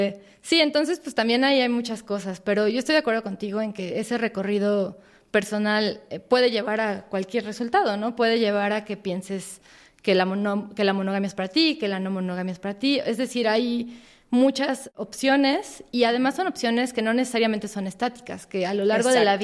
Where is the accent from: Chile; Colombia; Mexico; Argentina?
Mexico; la tríada llorosa con la que crecimos en México